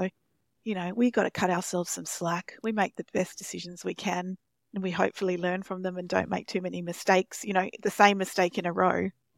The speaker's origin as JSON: {"language": "English", "region": "Western Australia", "country": "Australia", "tie": "born or raised there", "said": "growing up in Australia, you could throw me in the pool and I could swim"}